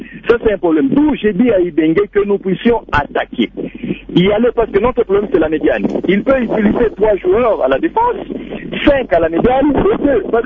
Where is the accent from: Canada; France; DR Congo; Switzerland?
DR Congo; Kalemie, Tanganyika; chez nous à Calémie, personnellement, moi je ne suivais même plus la CAN. Mais pour le moment, je commence à suivre la CAN parce que je sais que je suis là avec mon pays, la RDC.